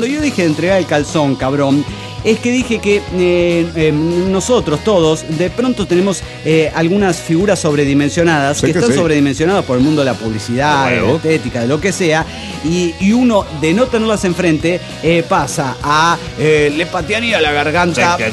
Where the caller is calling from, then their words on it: Mexico City, Mexico; Hola, soy … del DF mexicano.